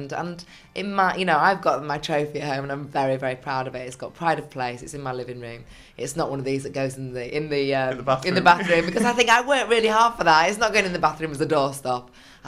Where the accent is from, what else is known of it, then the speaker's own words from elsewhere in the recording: Leeds, Yorkshire and the Humber, United Kingdom; obviously filming in my hometown Leeds, which is lovely because I get to see my kids every night.